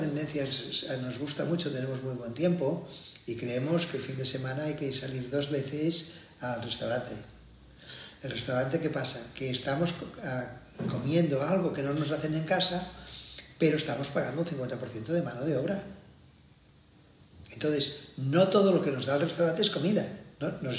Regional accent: Catalonia, Spain; Y yo, cuando pregunta como catalán, me responden

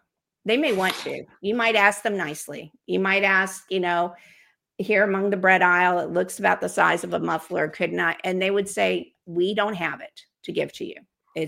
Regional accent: Dallas, Texas, United States; I almost said y'all, which is very Texan. I'm from Dallas, Texas.

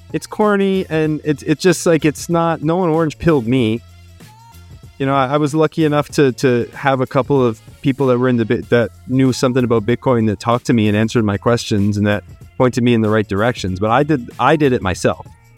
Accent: Nova Scotia, Canada; Nova Scotia

